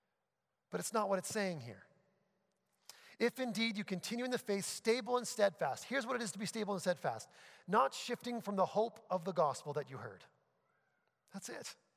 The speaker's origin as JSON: {"language": "English", "region": "New Brunswick", "country": "Canada", "tie": "born or raised there", "said": "growing up in New Brunswick on the east side of Canada"}